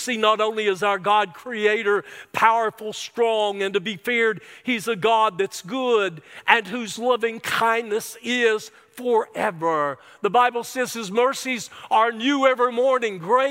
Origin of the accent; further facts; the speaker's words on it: United States; born there; I'm thankful that I was born in America, the land of the free and the home of the brave.